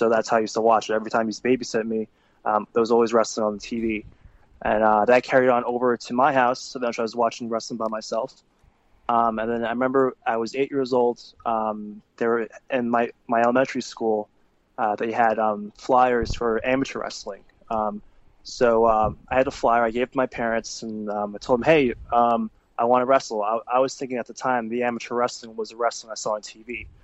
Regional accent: New York, United States; born there; I was born in New York. My parents came to the States around the 80s.

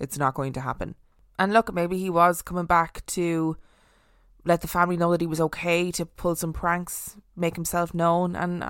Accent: Chicago, Illinois, United States; I grew up in Chicago, not far from the serial killer John Wayne Gacy's house.

